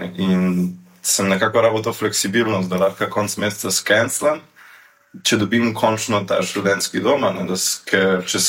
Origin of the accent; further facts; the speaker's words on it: Počanek, Drava, Slovenia; prihajam iz Počanka, okolice Slovenske Bistrice